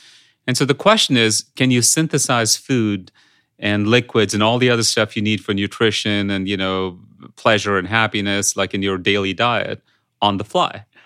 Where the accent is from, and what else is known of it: India; born or raised there; English is a second language